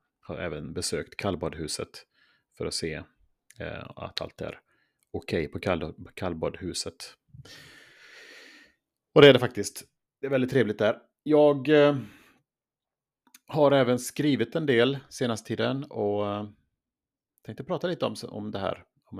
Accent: Västra Götaland County, Sweden; är alltså någonting som är ganska så känt där jag kommer ifrån. Västergötland.

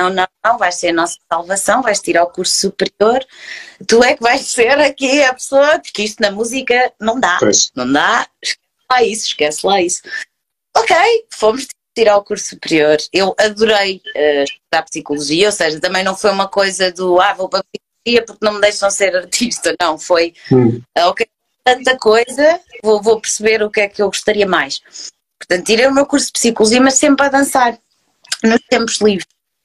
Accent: Norte, Portugal; Chegadinha a Lisboa, vinha lá do Norte e depois Coimbra, ir aos eventos todos.

